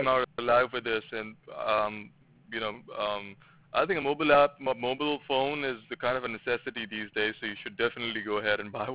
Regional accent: Czechia; English is a second language; moved away as an adult; now in United States; Well, so I come from Czech Republic, and I've been in the USA for, I think, almost all my life. I came after high school to the USA, and I've been living here for about, 20 years?

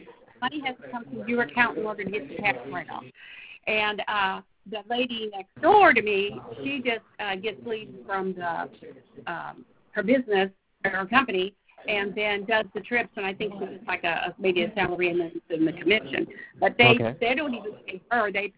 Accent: St. Louis, Missouri, United States; St. Louis, Missouri.

